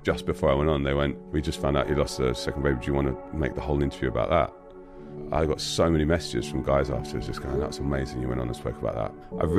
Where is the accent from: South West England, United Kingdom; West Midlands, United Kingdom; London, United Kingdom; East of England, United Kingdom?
London, United Kingdom; London. I grew up in Fulham. I went to school in Wandsworth.